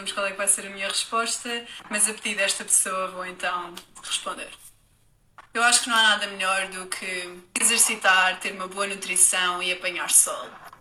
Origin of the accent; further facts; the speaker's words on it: Parede, Lisbon, Portugal; tenho 22 anos, sou da Parede, Cascais.